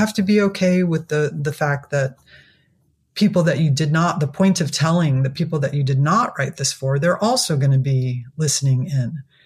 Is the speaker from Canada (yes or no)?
no; California, United States; I come from the … on the Fort Yuma Indian Reservation.